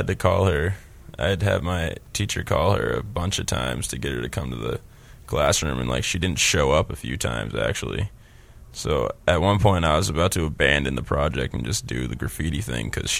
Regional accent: Portland, Maine, United States; Like, I'm from Portland, and there's kids who are from Palatka, Florida.

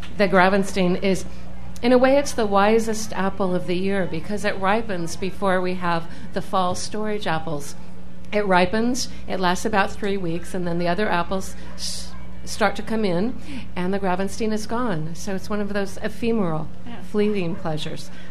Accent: Sebastopol, California, United States; it's always a special joy for me because this is my hometown market, the one I spend every Sunday at.

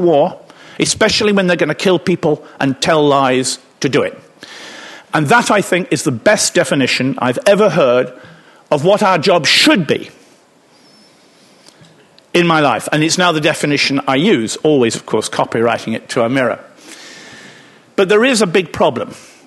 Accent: United Kingdom; And I, being a Brit, of course, I said

